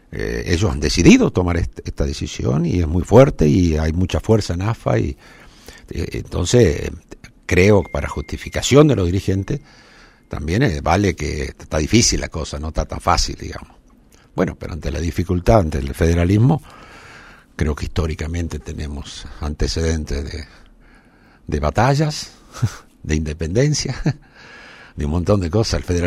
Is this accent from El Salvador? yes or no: no; Argentina; Nosotros somos todos los argentinos.